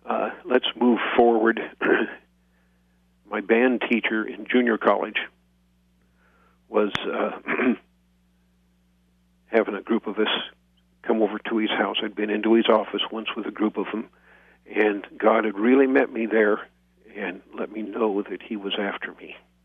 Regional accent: Santa Rosa, California, United States; also born or lived in North Bend, Oregon; I was born July 4th, 1947, in North Bend, Oregon. And I grew up partly there in North Bend and then in Santa Rosa, California.

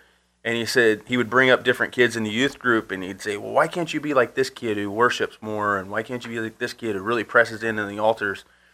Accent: Oroville, California, United States; We're from Oroville, raised in Oroville, moved around a little bit, but always came back to Oroville.

